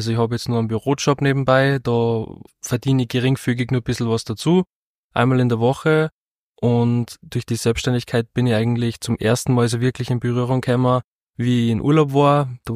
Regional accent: Upper Austria, Austria; now in Traun, Austria; also ich bin jetzt 24 Jahre alt, also noch relativ jung. Und ich komme eigentlich aus dem Innviertel, bin ja da geboren und habe die meiste Zeit meines Lebens da verbracht und bin dann durch das Studium in Linz nach Traun gekommen und genau, seitdem wohne ich

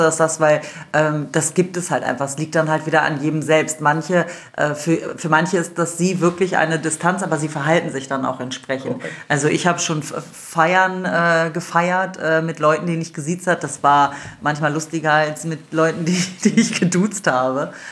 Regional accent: Wolfsburg, Lower Saxony, Germany; Also ich bin ja in Wolfsburg groß geworden, von daher bin ich ja auch mit vielen Italienern groß geworden

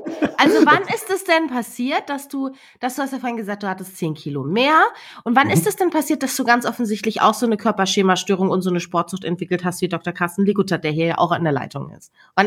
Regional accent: Hesse, Germany; Ich bin nämlich in Hessen aufgewachsen

